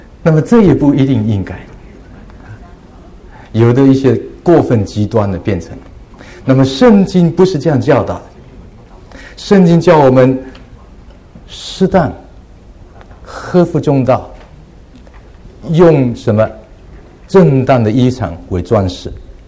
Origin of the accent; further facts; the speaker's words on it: China; 我们中国的礼貌，比如说男孩女孩一起跑，对不对？我们中国人说礼让，对不对？